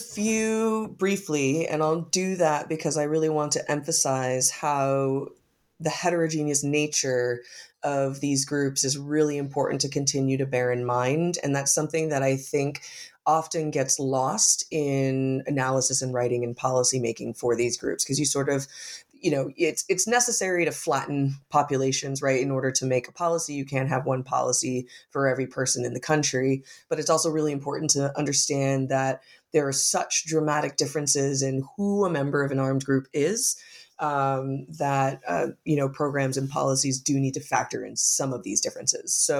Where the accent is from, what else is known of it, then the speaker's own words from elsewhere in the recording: Caquetá, Colombia; so I came from Caquetá in 2016.